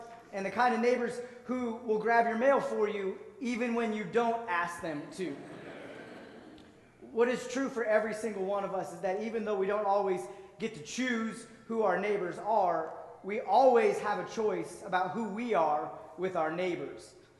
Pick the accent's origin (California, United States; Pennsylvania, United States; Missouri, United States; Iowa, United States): Pennsylvania, United States; Pittsburgh; And since we're all from Pittsburgh, we all are familiar with Mr. Rogers